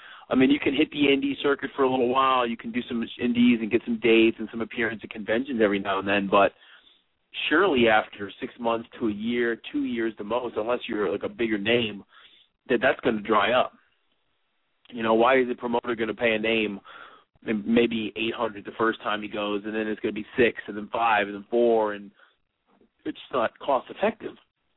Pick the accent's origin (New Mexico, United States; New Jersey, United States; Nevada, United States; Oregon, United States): New Jersey, United States; Toms River; now in Louisville, United States; speaking to you right now from Louisville, Kentucky. That's where I spend most of my time down here. Was born and raised in New Jersey. It's always going to be home right there in Toms River, New Jersey.